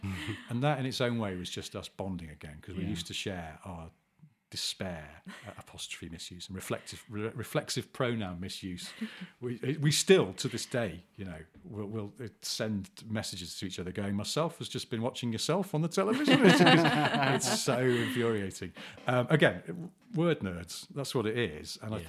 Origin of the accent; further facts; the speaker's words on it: England, United Kingdom; And sort of didn't really talk about our feelings, because we're English men